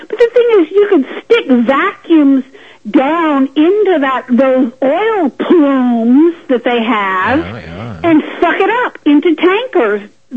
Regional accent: Louisiana, United States; I'm from South Louisiana

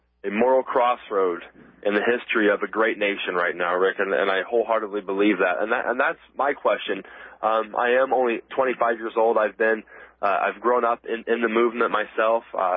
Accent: Oregon, United States; I grew up and was born and raised in Oregon

